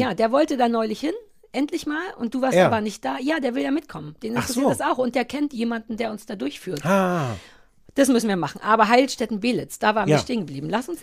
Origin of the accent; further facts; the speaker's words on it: East Germany, Germany; Ich kenne alle auf dem Land. Ich bin so jemand, ich bin ein richtiger Ossi.